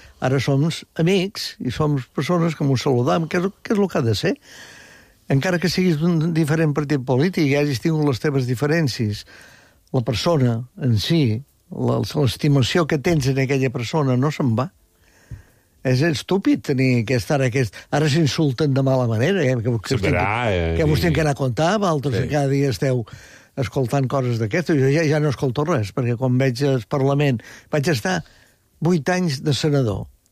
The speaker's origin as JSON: {"language": "Catalan", "town": "Olot", "region": "Catalonia", "country": "Spain", "tie": "born there", "moved": "as an adult", "lives_now": "Mallorca, Spain", "said": "jo vaig néixer a Olot"}